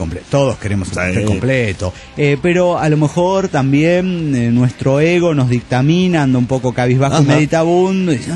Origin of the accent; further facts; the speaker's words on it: Axochiapan, Morelos, Mexico; de Axo Japan, Morelos, México.